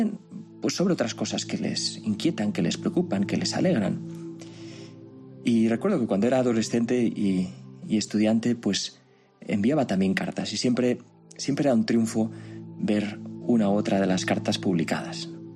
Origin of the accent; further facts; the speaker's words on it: Barcelona, Catalonia, Spain; el periódico con el que crecí en Barcelona, que se llama La Vanguardia